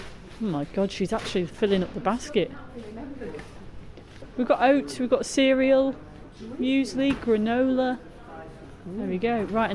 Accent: Coventry, West Midlands, United Kingdom; I mean, I know I'm from Coventry, but I've never heard of a peacock duck.

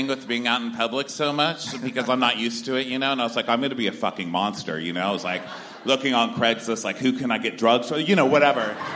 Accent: Texas, United States; Because I'm from Texas. We don't fuck around, but it's in such like a fake way.

